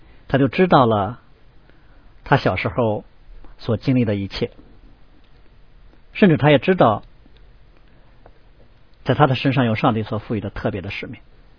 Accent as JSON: {"language": "Chinese", "country": "China", "said": "这有点像我们中国人俗话所说的身在曹营心在汉"}